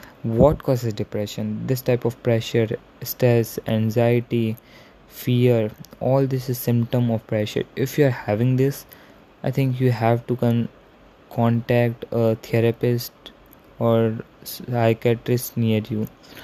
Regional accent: India; I'm a teenager from India.

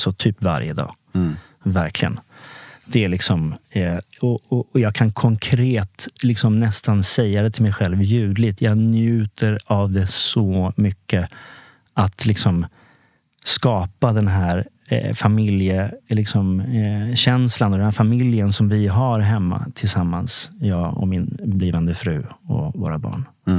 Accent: Lund, Skåne, Sweden; born there; Nej, men jag är född, jag är skåning från början.

